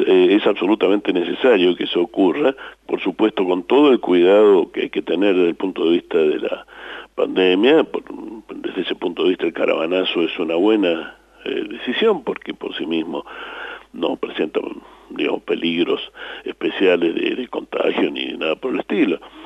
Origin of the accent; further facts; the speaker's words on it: Argentina; como muchos argentinos, un tanto sorprendido